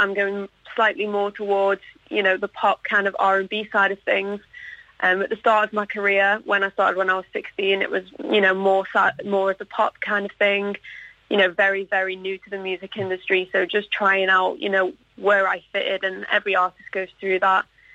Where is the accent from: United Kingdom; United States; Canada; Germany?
United Kingdom; Scarisbrick, North West England; that tends to be where I hang out more so than Skaresbrick, but that is my hometown for sure.